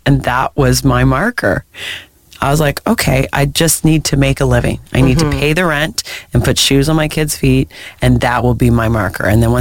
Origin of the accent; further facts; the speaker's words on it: Prince Edward County, Ontario, Canada; So when Ange and I were growing up in Prince Edward County, which is a rural island